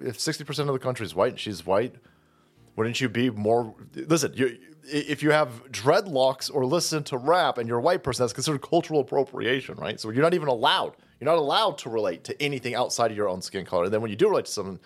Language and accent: English; Harlem, New York, United States; I played the basket hoops with my dad in Harlem. I was from Harlem. I'm super black. I was from Harlem. I was 5 years old.